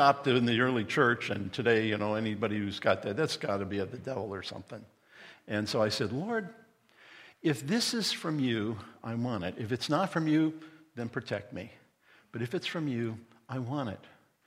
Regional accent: Indiana, United States; I'm from Indiana, and I was at Indiana State.

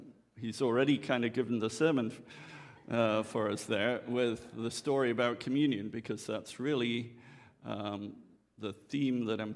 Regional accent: England, United Kingdom; And I'm an Englishman, and I've been married for 25 years to an American.

